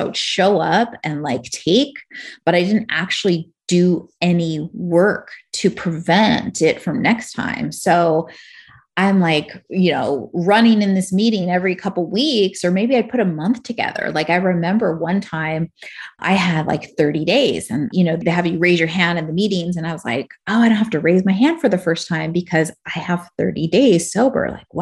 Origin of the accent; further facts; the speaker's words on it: California, United States; now in Salt Lake City, United States; I'm initially from California. So I'm in Salt Lake City all by myself on Christmas.